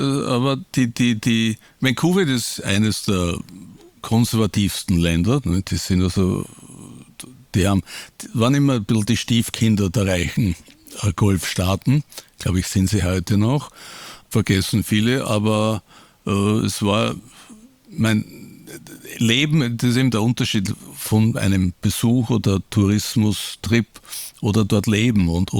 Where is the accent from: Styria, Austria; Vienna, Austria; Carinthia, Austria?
Vienna, Austria; in meinem Herzen sage ich oft, ich bin Österreicher, Strich Europäer, vielleicht noch Weltbürger, aber eigentlich sehr im Herzen ein auch, oder Wiener vor allem